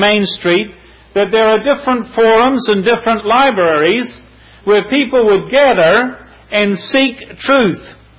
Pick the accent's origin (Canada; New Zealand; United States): New Zealand; accent: New Zealand English; as well as in English, even though it's New Zealand form of English.